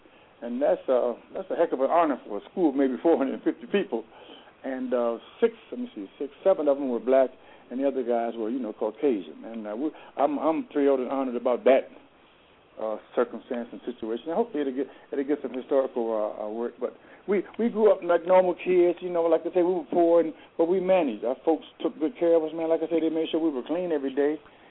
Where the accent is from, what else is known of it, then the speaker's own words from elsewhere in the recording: Alliance, Ohio, United States; and then we got back to Ohio, and then we grew up there in Alliance. Like I say, a population of maybe 31,000, and we went to school with black and white at Alliance High School.